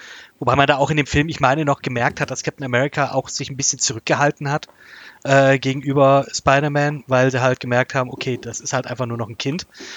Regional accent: Stuttgart, Baden-Württemberg, Germany; da saß ich im Kino, ich als Stuttgarter

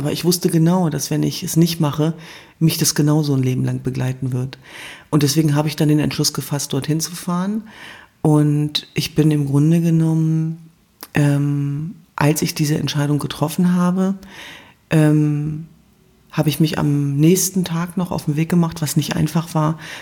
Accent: Germany; in meiner Heimat Deutschland

